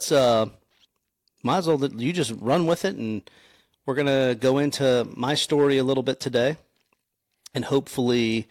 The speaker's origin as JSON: {"language": "English", "town": "South Anvil", "country": "United States", "tie": "born or raised there", "said": "I grew up here in South Anvil, actually on this farm. My grandparents farmed this, and I just spent all my time here. So I was born and raised here, been here my whole life. I'm 39"}